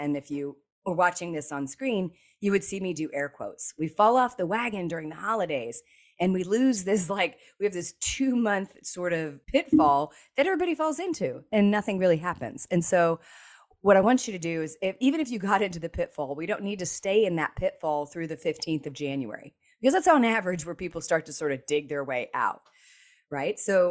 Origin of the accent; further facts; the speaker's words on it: Cherry Hill, New Jersey, United States; also born or lived in Hawaii; We moved from Hawaii. I know that sounds amazing, but we lived in Hawaii when I was very, very young, and we moved to New Jersey, Cherry Hill, New Jersey.